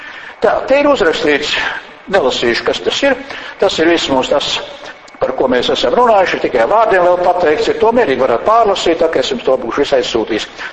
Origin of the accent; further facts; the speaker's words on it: Valka Municipality, Latvia; tas ir manā dzimtajā pusē, tas ir ceļš netālu no Valkas braucot uz Smilteni